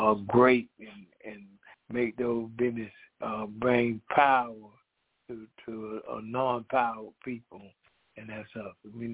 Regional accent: Decatur, Georgia, United States; I am from Decatur, Georgia

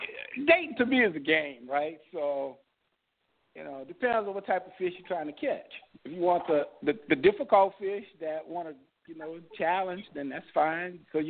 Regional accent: New Orleans, Louisiana, United States; I had this friend of mine from, and I grew up in New Orleans

